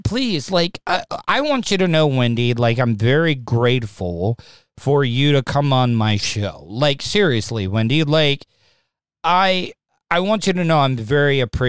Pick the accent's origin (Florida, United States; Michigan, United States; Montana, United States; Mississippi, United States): Florida, United States; De Leon Springs; born there; So me and you were both born in Volusia County. I was born in De Leon Springs, Florida.